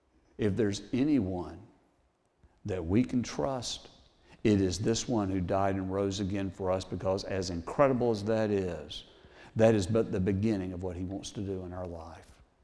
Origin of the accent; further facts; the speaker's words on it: Thomasville, Georgia, United States; we grew up in Thomasville and quite often go to Tallahassee to go out and eat or whatever.